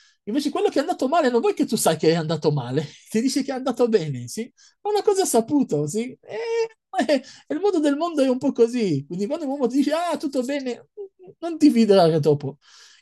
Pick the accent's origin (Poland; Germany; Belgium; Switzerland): Belgium; Antwerp, Flanders; Italian is a second language; Io vengo da Belgio, sono nato là in Anversa. Là, ci sono tanti ebrei che lavorano in diamante.